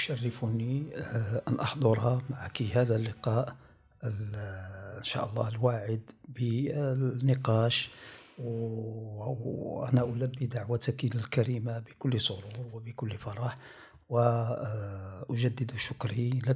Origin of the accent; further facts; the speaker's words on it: Tangier, Tanger-Tetouan-Al Hoceima, Morocco; فكطفل طنجاوي، طبعا ولدت في طنجة في مطلع الستينيات، نشأت في نفس الحي في البداية الأولى، طبعا درست في مدرسة الدرادب للبنين وهي الآن هي القاضي عياض.